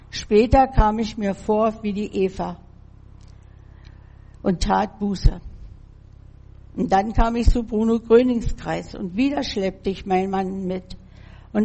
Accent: Berlin, Germany; born there; Wedding, Hochstädter Straße, Leopoldplatz, mein Geburtsort. Ja, und ich wollte meine Heimat ansehen

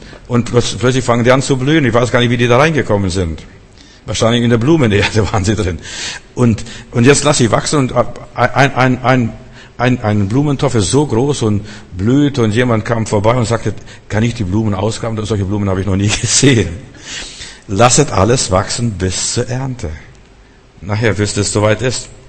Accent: Germany; Ich bin ein Deutscher.

